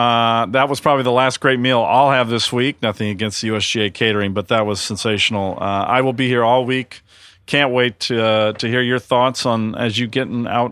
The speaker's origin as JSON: {"language": "English", "town": "Santa Monica", "region": "California", "country": "United States", "said": "Now, I'm from Santa Monica. So that means we don't really know lobster rolls. And when we do them in California, we tend to throw in a little quinoa and some other nonsense."}